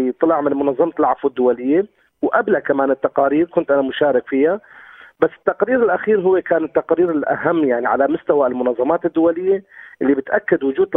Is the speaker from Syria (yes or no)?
yes; Syria; now in Germany; مثلا أنا هلا من سوريا عايش بألمانيا